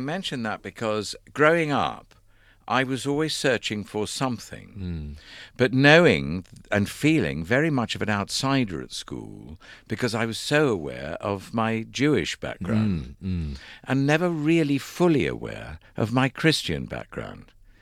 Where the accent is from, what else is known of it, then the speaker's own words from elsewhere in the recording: England, United Kingdom; also born or lived in London; because I was born in London. I grew up in England.